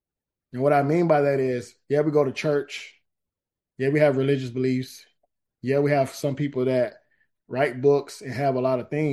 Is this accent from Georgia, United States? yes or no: yes; Georgia, United States; growing up in South Georgia, we went through a lot of different things